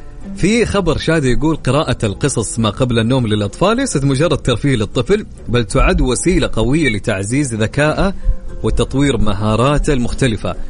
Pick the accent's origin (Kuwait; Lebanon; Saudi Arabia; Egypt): Saudi Arabia; حاليا، ما اتوقع نزل عندنا في السعوديه باقي الى الان.